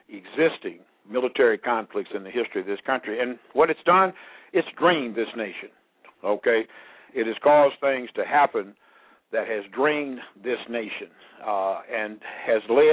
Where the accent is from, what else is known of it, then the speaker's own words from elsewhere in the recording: United States; And it is really sad because I can well remember, as an American, that we heard the same kind of rhetoric a decade ago